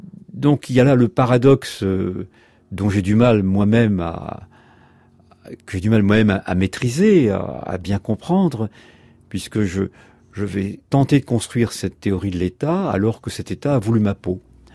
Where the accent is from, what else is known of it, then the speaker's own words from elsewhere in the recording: France; je suis français, par déclaration, donc je suis citoyen français, tout autant français qu'un autre.